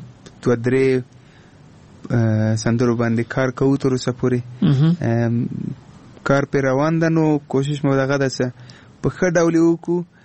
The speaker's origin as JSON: {"language": "Pashto", "country": "Afghanistan", "said": "نه زه افغان یم خو هندي ژبه ما زده کړې."}